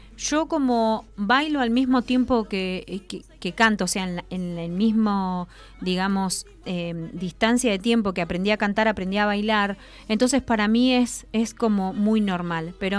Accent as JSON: {"language": "Spanish", "region": "Buenos Aires", "country": "Argentina", "tie": "born there", "lives_now": "Caseros, Argentina", "said": "Yo soy nacida en Buenos Aires, sí. Hoy en este momento vivo en provincia de Buenos Aires, uh-huh. En Caseros, así que nada, y toda mi familia es tucumana, todos."}